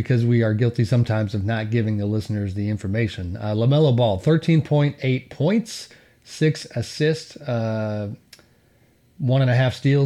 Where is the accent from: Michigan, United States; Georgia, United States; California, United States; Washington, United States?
California, United States; Sac's not my home area. I've just been here forever. I guess area. I'm from NorCal.